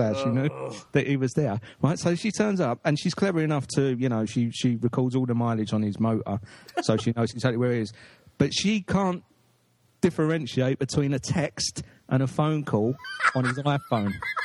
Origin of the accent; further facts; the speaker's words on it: England, United Kingdom; I'm English.